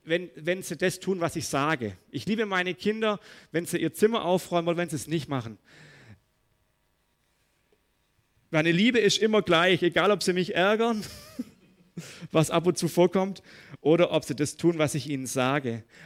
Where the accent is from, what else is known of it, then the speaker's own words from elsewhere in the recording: Hemmingen, Germany; wenn die Bauern in Hemmingen, da wo ich aufgewachsen bin